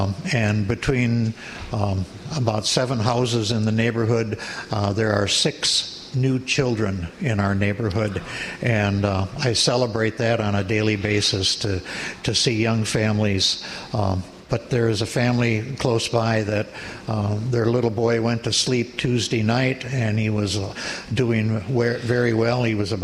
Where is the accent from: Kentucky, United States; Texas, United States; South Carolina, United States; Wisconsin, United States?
Wisconsin, United States; Sauk Prairie; I live in the same house I grew up in, other than the years that I was away from the Sauk Prairie area. It's been my home for 74 years.